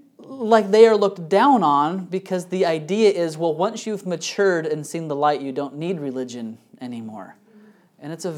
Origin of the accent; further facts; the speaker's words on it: Utah, United States; I have quite a few friends that I grew up with in Utah